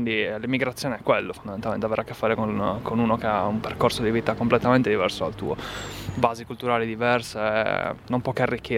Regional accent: Sardinia, Italy; quello che ci affligge di più come italiani, come sardi

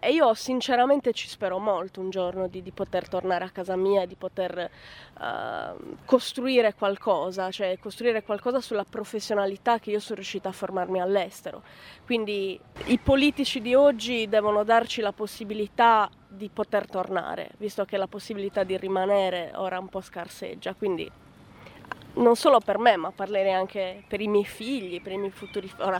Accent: Sardinia, Italy; moved away; Nel senso che anche se noi veniamo dall'Italia, forse veniamo da una condizione un pochino più fortunata, però siamo tutti immigrati

